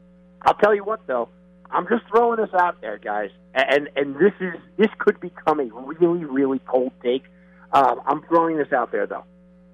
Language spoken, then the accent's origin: English; New York, United States; Two New York injuries that I have to mention, and not because I'm from New York, just because of the nature of them.